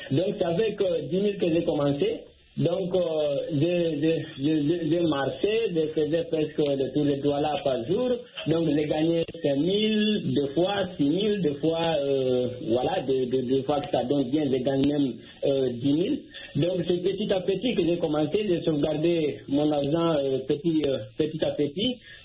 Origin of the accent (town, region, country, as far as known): Guinea